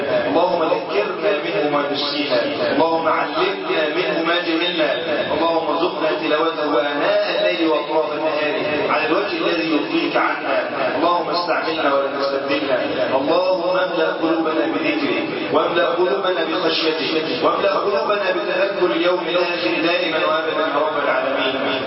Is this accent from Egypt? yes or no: yes; Egypt